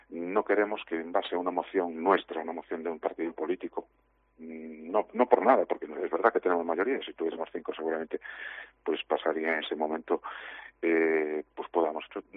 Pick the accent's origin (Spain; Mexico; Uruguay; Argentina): Spain; Neda, Galicia; Yo personalmente soy de Neda